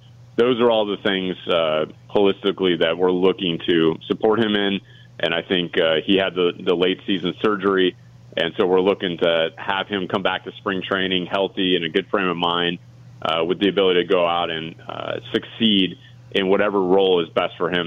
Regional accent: Chicago, Illinois, United States; I grew up on the South Side, my dad pitching for the White Sox throughout the 80s, and I spent most of my childhood at the old Comiskey Park.

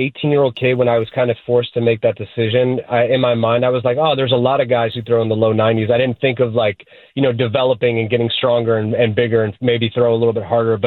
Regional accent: Cleveland, Ohio, United States; now in Boston, United States; No, I grew up in Cleveland, so I hated them then, too.

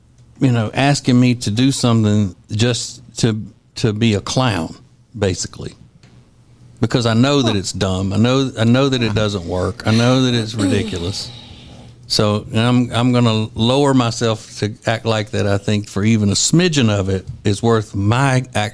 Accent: United States; I'm an American.

